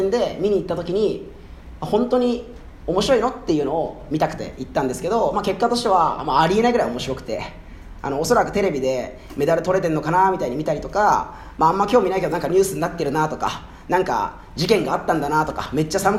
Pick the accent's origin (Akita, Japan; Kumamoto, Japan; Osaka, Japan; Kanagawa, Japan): Kanagawa, Japan; Shonan; 僕も地元の湘南で僕の友達は結構ヤンキーとかギャルとかが多いんですけど